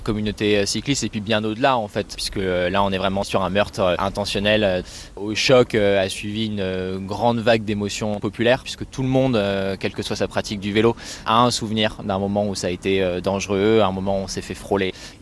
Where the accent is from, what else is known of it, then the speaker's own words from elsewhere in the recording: Pays de la Loire, France; Moi, je viens d'une ville qui est dans le périurbain de Nantes. Maintenant, j'essaye de me déplacer à vélo là où j'ai grandi